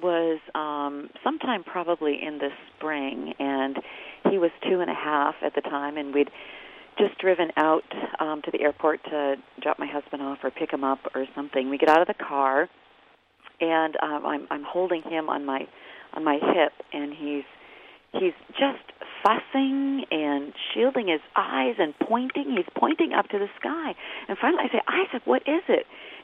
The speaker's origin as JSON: {"language": "English", "region": "New Hampshire", "country": "United States", "tie": "born or raised there", "moved": "as an adult", "lives_now": "Alaska, United States", "said": "Yeah, I grew up in New Hampshire."}